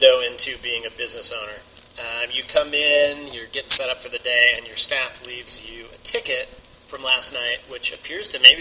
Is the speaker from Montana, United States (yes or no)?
yes; Montana, United States; Well, when I was growing up in Montana, it was legal to drink and drive